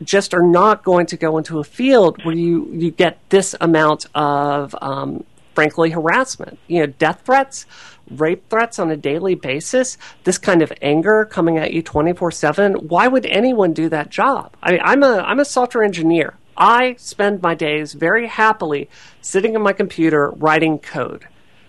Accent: Mississippi, United States; I grew up in Mississippi, which is a state that even today is really dealing with some problems with race relations

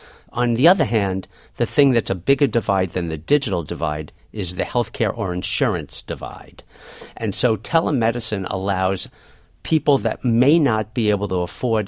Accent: New York, United States; And now I'll be a bit more cynical because I'm from New York.

